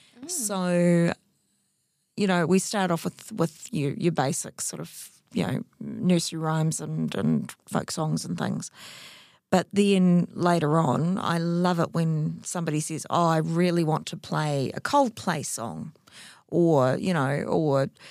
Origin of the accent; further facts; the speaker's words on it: Invercargill, Southland, New Zealand; I'm from Invercargill, and as most people know, Southland is well known for its country music.